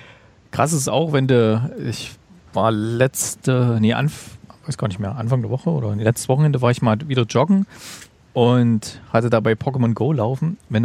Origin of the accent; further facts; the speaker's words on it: East Germany, Germany; Nee, da heißt es noch Weihnachtsmann bei uns im Osten.